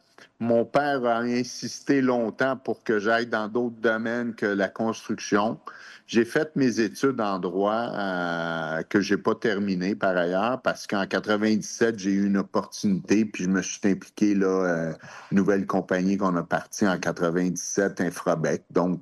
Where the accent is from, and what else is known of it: Montreal, Quebec, Canada; born or raised there; also born or lived in Laval